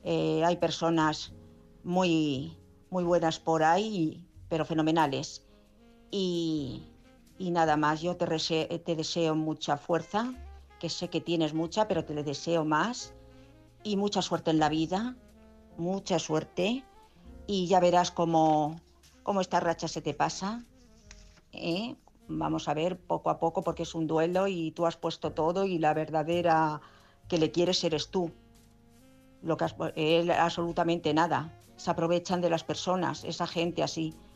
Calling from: Madrid, Community of Madrid, Spain; de Madrid.

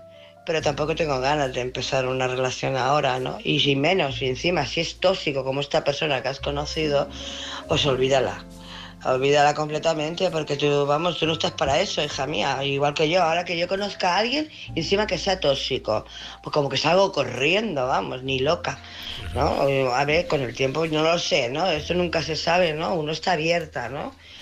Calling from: Barcelona, Catalonia, Spain; de Barcelona.

